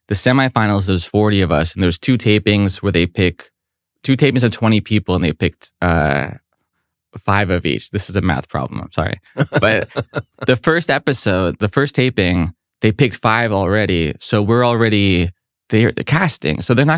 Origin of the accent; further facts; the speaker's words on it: San Diego, California, United States; I'm from San Diego. You ever go there?